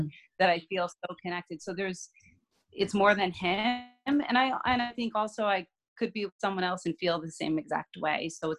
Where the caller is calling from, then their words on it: New York, United States; From New York.